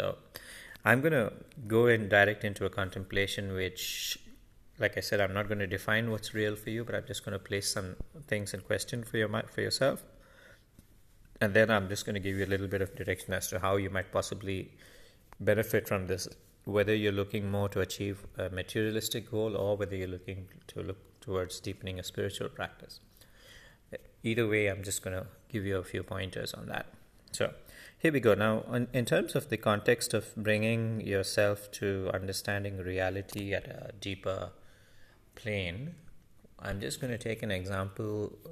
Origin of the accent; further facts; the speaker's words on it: India; because that's my origin being Indian.